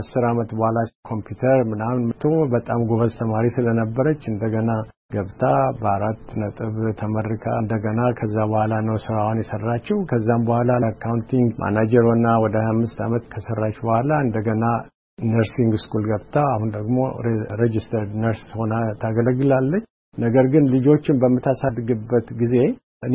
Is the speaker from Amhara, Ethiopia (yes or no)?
no; Addis Ababa, Ethiopia; እኔ ከአዲስ አበባ ነኝ።